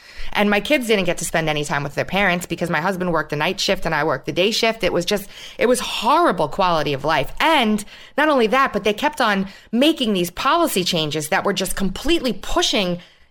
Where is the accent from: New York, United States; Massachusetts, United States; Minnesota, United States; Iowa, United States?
New York, United States; I grew up in New York. I lived my entire life there. It's my home state. I never went anywhere else. I lived in New York. I lived in Brooklyn. I lived in Queens. I lived upstate. I lived on Long Island.